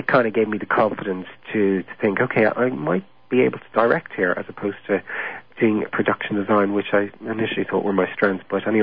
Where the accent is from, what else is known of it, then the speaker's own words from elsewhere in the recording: Portarlington, County Laois, Ireland; moved away as an adult; Well, I am originally from Port Arlington in County Leash, and it's a bit of a long story, really.